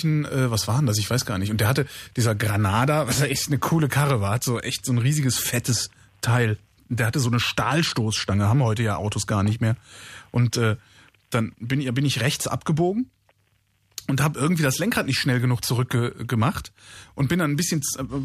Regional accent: Cologne, North Rhine-Westphalia, Germany; ich komme aus Köln ursprünglich.

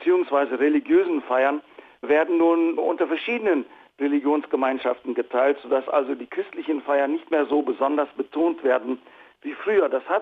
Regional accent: South Africa; German is a second language; Sie müssen verstehen, bei uns in Südafrika, wenn es überhaupt so etwas wie eine Leitkultur gibt, dann hat sie sich von der englisch-britischen Tradition abgeleitet.

